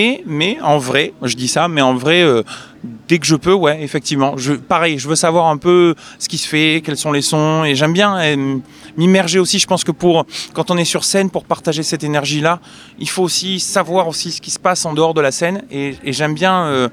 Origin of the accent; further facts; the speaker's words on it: Bordeaux, Nouvelle-Aquitaine, France; On est de Bordeaux, mais on joue partout, évidemment, en France